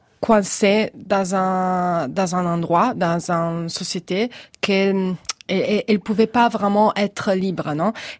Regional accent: Genoa, Liguria, Italy; Moi, je viens de Gênes, Genova. C'est plus grand d'Angoulême

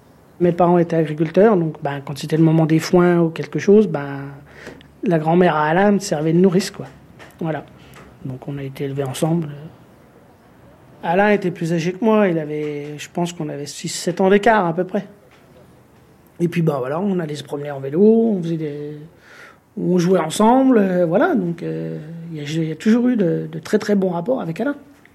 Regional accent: Vezanne, France; je suis habitant de Vezanne depuis ma naissance, depuis 1970.

